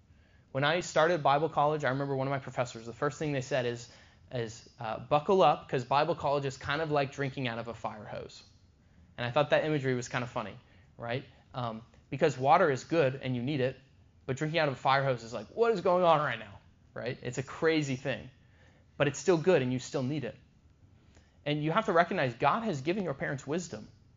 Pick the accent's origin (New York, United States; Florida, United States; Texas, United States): Texas, United States; it's from my home state of Texas